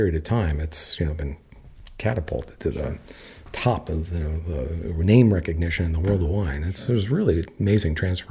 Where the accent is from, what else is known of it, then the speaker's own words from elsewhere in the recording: Napa, California, United States; I was born and raised in Napa. Not many of us.